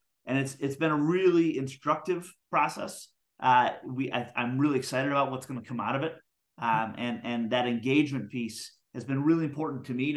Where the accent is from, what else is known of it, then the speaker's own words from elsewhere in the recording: Michigan, United States; So I grew up in Michigan. I went to Michigan State for school